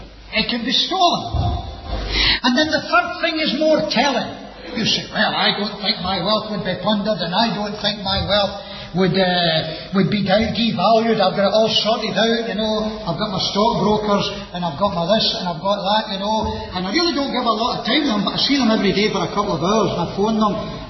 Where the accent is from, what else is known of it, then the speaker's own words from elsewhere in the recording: Scotland, United Kingdom; being a Scotsman